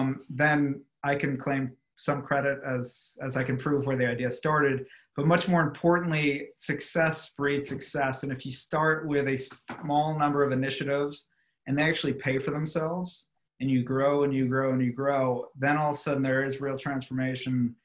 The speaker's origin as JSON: {"language": "English", "region": "Rhode Island", "country": "United States", "said": "I had a 2-day client engagement at CVS in my home state of Rhode Island."}